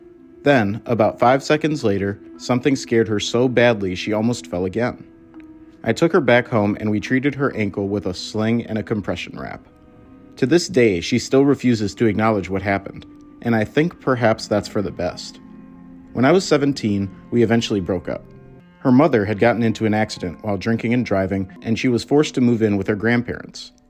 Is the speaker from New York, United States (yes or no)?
no; California, United States; I spent most of my time hiking outside of my hometown in the Angels National Forest. I lived with my grandmother in the town of Wrightwood.